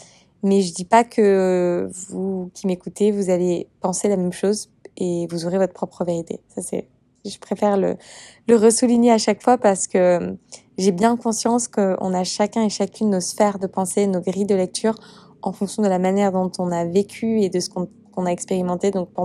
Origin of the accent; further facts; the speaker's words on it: France; Et malgré tout, en France, et quand on est français, on est quand même, je pense, on est éduqué avec cette idée qu'il n'y a qu'une ligne